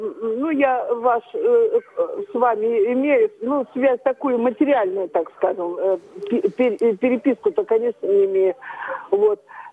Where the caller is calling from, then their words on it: Saint Petersburg, Russia; Я звоню из Санкт-Петербурга.